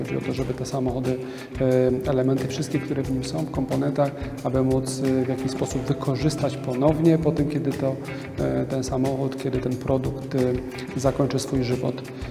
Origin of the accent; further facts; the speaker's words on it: Silesian Voivodeship, Poland; to przede wszystkim u nas na Śląsku powstają zarówno